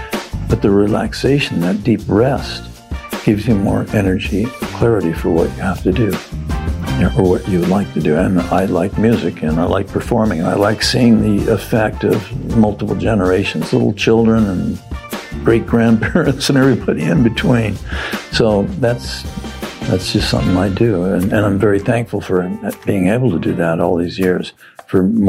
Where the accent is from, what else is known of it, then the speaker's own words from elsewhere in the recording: California, United States; where we grew up in Southern California, just a few miles from the beach.